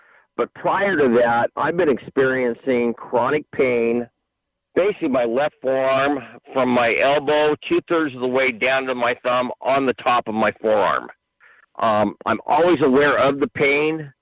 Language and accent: English; Long Beach, California, United States; Long Beach Millikan.